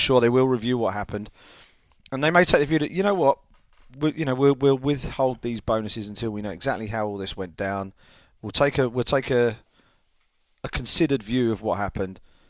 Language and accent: English; England, United Kingdom; I'm an Englishman. I'm a British guy